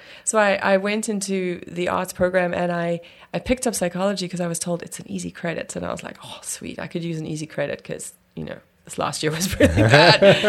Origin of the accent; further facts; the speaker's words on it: South Africa; moved away as an adult; also born or lived in Durban; now in Canada; I'm actually like Canadian from birth. Like I'm registered. So, but then I grew up in South Africa.